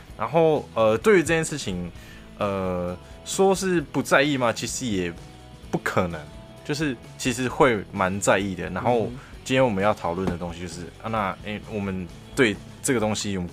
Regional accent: Chiayi, Chiayi City, Taiwan; now in Kaohsiung, Taiwan; 我是一个来自嘉义的 … ，OK，现在在高雄念书

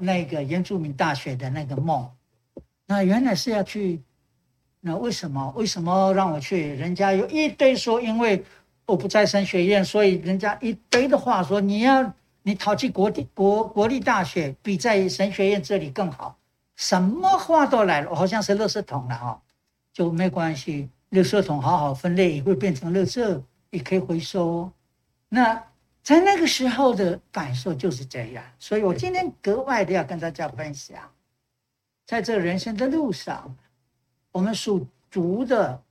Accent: Pingtung County, Taiwan; 回屏东了，该回家了，因为我是屏东人嘛

